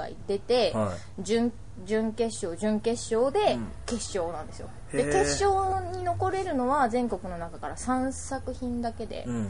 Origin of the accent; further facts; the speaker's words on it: Hyogo, Japan; 私兵庫県です。